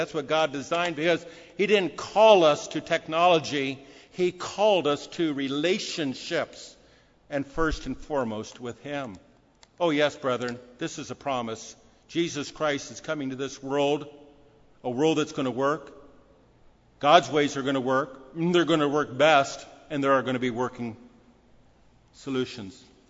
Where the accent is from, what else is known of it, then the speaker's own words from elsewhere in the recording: San Diego, California, United States; like I did growing up in San Diego back in 1959.